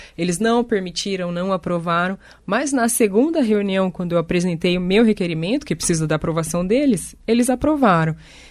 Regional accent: Paraná, Brazil; eu brinco que eu venho do Paraná, né? Aí eu chego lá, eu falo que eu sou do Paraná

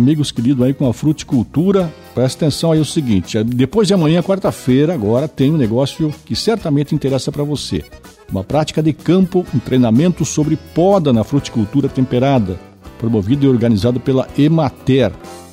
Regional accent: Campina Grande do Sul, Paraná, Brazil; esse caboclo nascido e criado em Campina Grande do Sul

